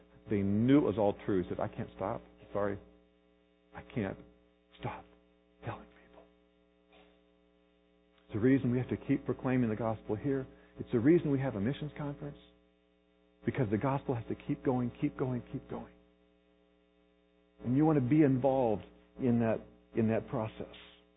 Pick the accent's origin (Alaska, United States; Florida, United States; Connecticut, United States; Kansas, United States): Kansas, United States; partly because I'm from Kansas and I've never seen, like, I'm not used to it yet